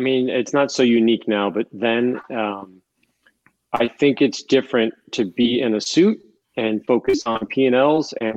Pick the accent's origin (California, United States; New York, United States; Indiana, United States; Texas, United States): New York, United States; Obviously I'm a New Yorker, like that, that means you're part of the team.